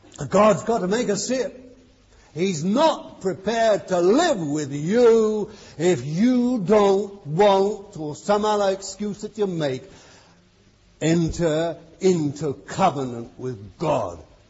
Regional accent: Bethnal Green, London, United Kingdom; born there; I've told you before, I was born in Bethnal Green.

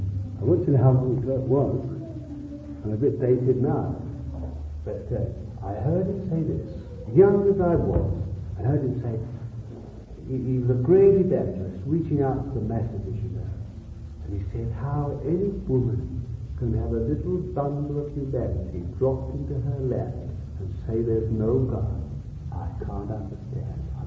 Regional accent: Bethnal Green, London, United Kingdom; I am a Londoner. I was born in Bethnal Green. And I remember

